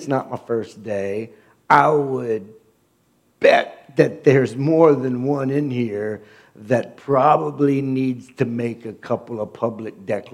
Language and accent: English; Dayton, Ohio, United States; you see a lot of things in 56 years growing up in West Dayton. I grew up on Hoover Avenue.